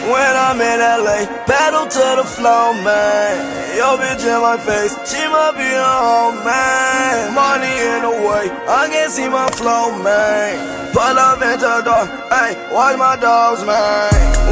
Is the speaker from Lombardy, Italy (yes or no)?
no; Foggia, Apulia, Italy; also born or lived in London; Essendo io nato e cresciuto a Foggia, in un luogo culturalmente molto chiuso verso la diversità